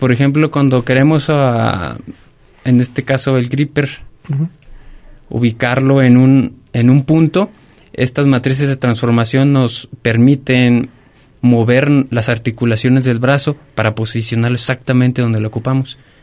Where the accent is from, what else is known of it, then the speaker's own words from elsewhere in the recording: Tepechitlán, Zacatecas, Mexico; Bueno, yo soy originario de Tepechitlán, Zacatecas.